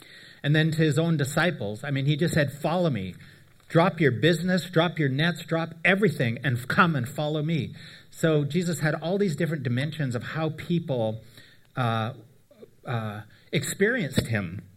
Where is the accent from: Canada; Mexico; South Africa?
Canada; also born or lived in Nashville, United States; For me, we're Canadian. We've moved in different places in Canada, but we also spent a good chunk of time in the United States in Nashville, Tennessee.